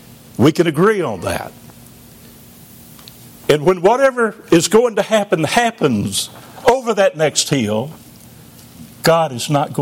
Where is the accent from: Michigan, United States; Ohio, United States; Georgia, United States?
Georgia, United States; I live in North Georgia now, Northeast Georgia, but I grew up in South Georgia, and it's a world of a difference between North Georgia and South Georgia.